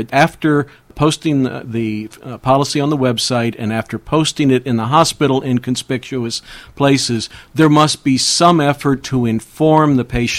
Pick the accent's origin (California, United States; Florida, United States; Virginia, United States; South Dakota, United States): Virginia, United States; I come from Northern Virginia, where we have several large hospital systems